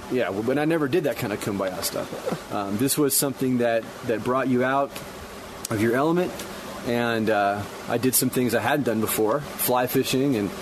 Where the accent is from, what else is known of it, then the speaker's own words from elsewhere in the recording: Phoenix, Arizona, United States; Phoenix, Arizona.